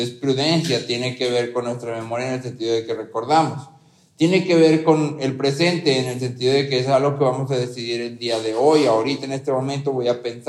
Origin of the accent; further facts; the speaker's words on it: Mexico; como mexicanos